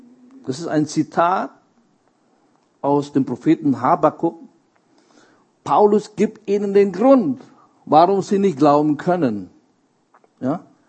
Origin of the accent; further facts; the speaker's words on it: Indonesia; German is a second language; in der Schule, ich komme aus Indonesien